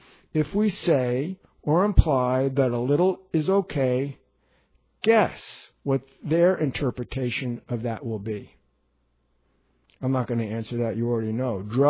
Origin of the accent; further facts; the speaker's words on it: New Jersey, United States; I'm from New Jersey, so we stick R's in that don't belong there.